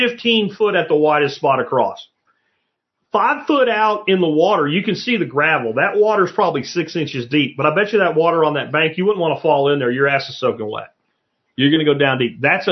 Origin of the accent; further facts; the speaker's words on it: Florida, United States; also born or lived in Pennsylvania; When I was a kid growing up in Florida and Pennsylvania, we never had a lot of money.